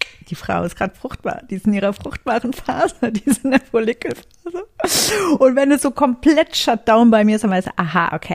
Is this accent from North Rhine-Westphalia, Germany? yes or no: yes; Cologne, North Rhine-Westphalia, Germany; Wir kommen ja aus dem Rheinland, eigentlich ich tatsächlich wirklich aus Köln familiär gesehen.